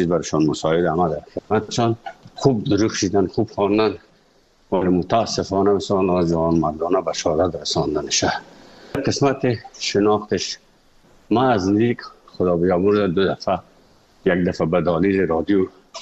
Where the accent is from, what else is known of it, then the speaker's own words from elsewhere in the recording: Afghanistan; moved away; also born or lived in Moscow, Russia; از افغانستان برآمدیم آمدیم سه مسکو 4 سال مسکو